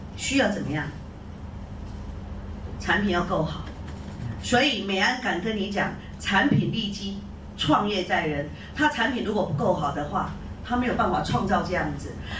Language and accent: Chinese; Taiwan; 那个是我们台湾话了哈